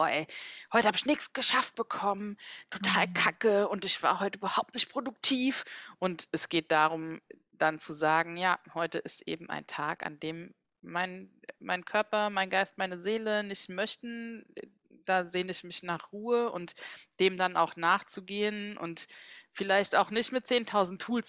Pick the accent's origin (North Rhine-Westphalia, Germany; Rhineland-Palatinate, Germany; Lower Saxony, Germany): Rhineland-Palatinate, Germany; Mainz; now in Berlin, Germany; dass ich in meiner alten Heimat Mainz alles zurückgelassen habe, mit ein paar Kartons und meinem Hund nach Berlin gezogen bin vor einem halben Jahr